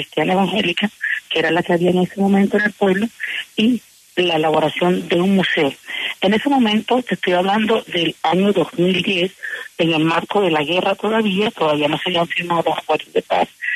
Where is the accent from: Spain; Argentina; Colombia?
Colombia; Como afrocolombianos, como indígenas, como colombianos en sí